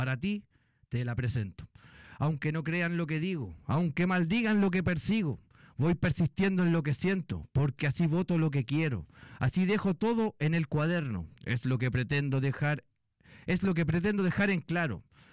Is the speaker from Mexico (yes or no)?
no; Quillota, Valparaíso, Chile; se gestó en las noches de locura desenfreno en mi tierra natal, Quillota